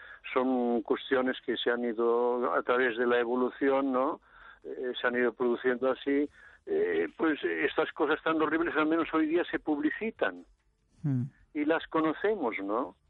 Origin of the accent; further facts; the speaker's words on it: Barcelona, Catalonia, Spain; Soy catalán, sí, de Barcelona.